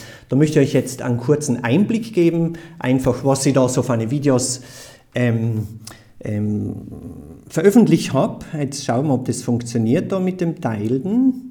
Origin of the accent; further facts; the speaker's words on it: Tyrol, Austria; Ich bin in Osttirol aufgewachsen, in Osttirol, wo wir jetzt so viel Schnee haben, Meter hoch, ein Jahrhundertwinter.